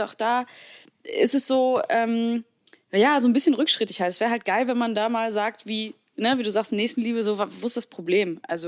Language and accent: German; Heinsberg, North Rhine-Westphalia, Germany; also ich komme ja auch vom Dorf, ich komme aus Heinsberg